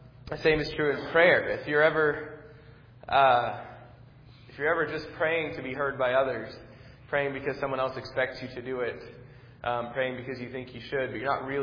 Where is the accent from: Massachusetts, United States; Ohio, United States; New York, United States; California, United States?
Massachusetts, United States; Boston; And so when I was growing up in Boston, one of the just sort of a colloquialism that you hear that constantly people are saying is